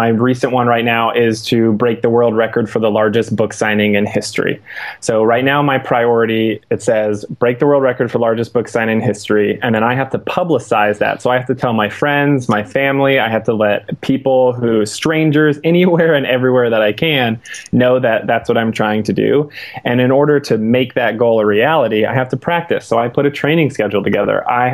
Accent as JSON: {"language": "English", "town": "Houston", "region": "Texas", "country": "United States", "said": "My Texas pride's there. I'm from Houston."}